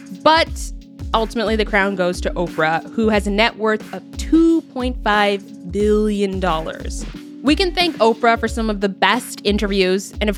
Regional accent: Canada; So I know about her because I'm Canadian

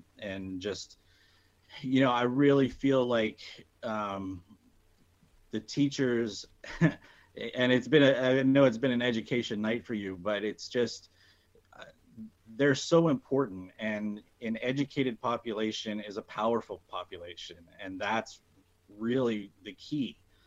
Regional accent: Pennsylvania, United States; born there; I was born here in Northern York County. I'm a simple guy.

